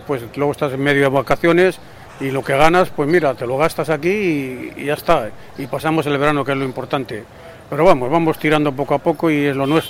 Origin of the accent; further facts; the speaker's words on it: Valladolid, Castile and León, Spain; Yo casi no tengo más amigos aquí que en Valladolid, que soy de Valladolid.